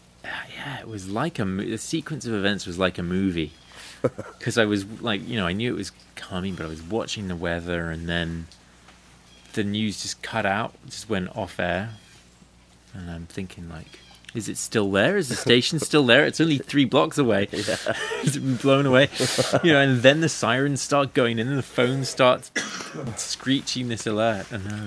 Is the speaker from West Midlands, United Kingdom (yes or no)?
no; London, United Kingdom; So, I mean, I'm born and raised in London, England